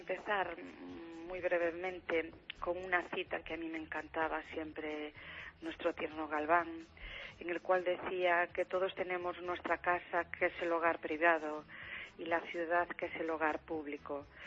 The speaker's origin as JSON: {"language": "Spanish", "town": "Ribeira", "region": "Galicia", "country": "Spain", "tie": "born or raised there", "said": "estuve fuera de Ourense en Santosía de Ribeira, en lo que es también mi ciudad natal"}